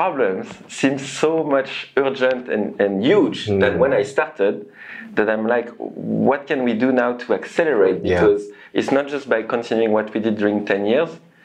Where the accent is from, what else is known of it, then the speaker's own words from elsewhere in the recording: Windward Islands, French Polynesia; I grew up in Tahiti, it's really a small island in the middle of the Pacific Ocean.